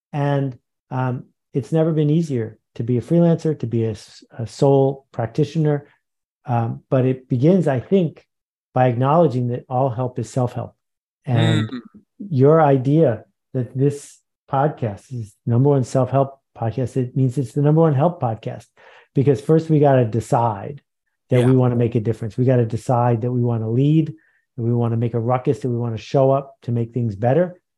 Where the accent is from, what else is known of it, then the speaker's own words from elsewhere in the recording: Buffalo, New York, United States; I grew up in Buffalo, New York. There were always strangers at our house.